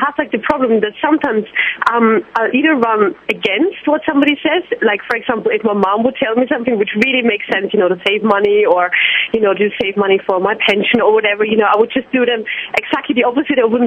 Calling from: London, United Kingdom; From London, UK.

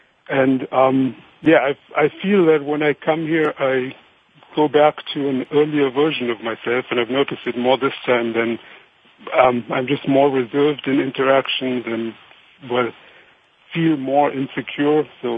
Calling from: Chennai, Tamil Nadu, India; I'm on vacation today and calling in from Chennai in India.

